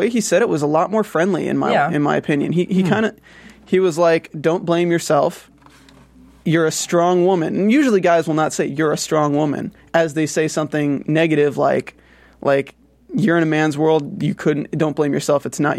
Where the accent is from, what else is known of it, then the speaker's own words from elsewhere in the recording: Boston, Massachusetts, United States; I'm from Boston. You know, I work at the hospital.